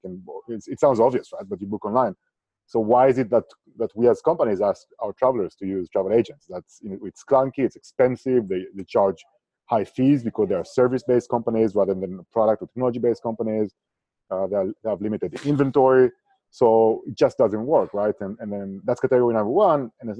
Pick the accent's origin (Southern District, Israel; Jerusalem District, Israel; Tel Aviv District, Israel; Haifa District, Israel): Tel Aviv District, Israel; Tel Aviv; now in Barcelona, Spain; I'm from Israel, from Tel Aviv.